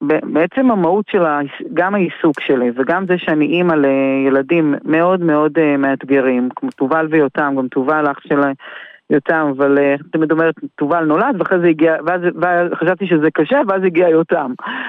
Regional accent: Haifa, Haifa District, Israel; born or raised there

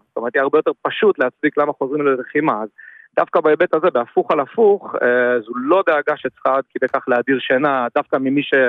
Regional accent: Nir Oz, Southern District, Israel; אני מצד אחד מגיע מקיבוץ ניר עוז, קיבוץ שאני מאוד אוהב ומאוד מזדהה איתו, שגדלתי בו

